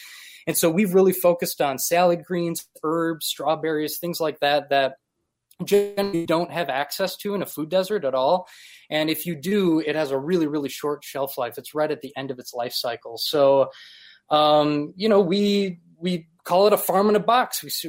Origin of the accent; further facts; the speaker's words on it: Appleton, Wisconsin, United States; also born or lived in New York City; Well, I'm actually originally from Appleton, Wisconsin. I moved out to New York back in the day for the opera career, which you mentioned briefly.